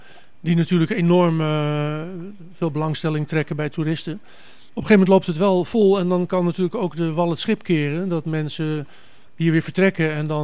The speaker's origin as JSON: {"language": "Dutch", "town": "Amsterdam", "region": "North Holland", "country": "Netherlands", "tie": "born or raised there", "said": "ik ben hier opgegroeid in de Watergraafsmeer. Ik heb in het centrum gewoond, aan de Oude Schans. Ik heb in de Kerkstraat gewoond"}